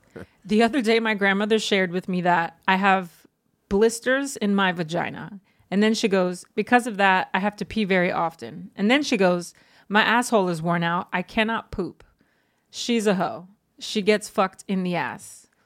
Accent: South Korea; now in New York City, United States; Sorry. I'm from South Korea. I moved to New York City a few 4 years ago. I recently started stand-up comedy

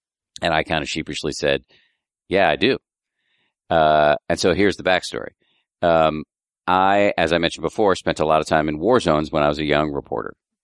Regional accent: Massachusetts, United States; I grew up in the People's Republic of Massachusetts.

